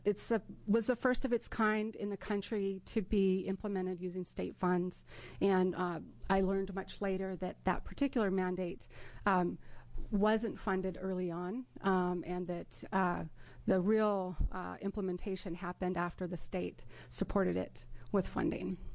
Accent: Portland, Oregon, United States; I grew up in Portland. In the late 70s, I attended an all-Indian urban preschool that was near what is now the convention center.

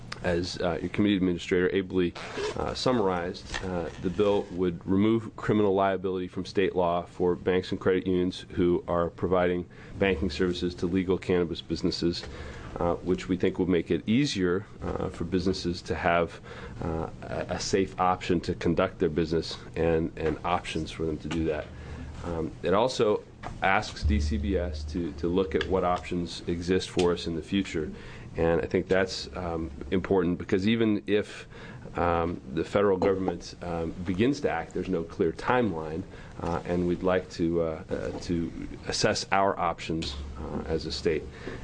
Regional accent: Beaverton, Oregon, United States; from Beaverton.

